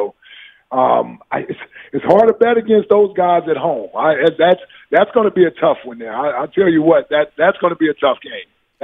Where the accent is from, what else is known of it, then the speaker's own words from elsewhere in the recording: Cincinnati, Ohio, United States; I'm from Cincinnati.